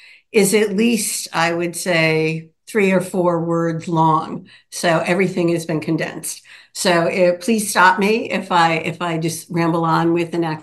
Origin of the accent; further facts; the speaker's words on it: New York, United States; also born or lived in Pennsylvania; But I'm raised in Rockland County, New York, which is about 20 miles north of New York City. So I'm a native New Yorker through and through.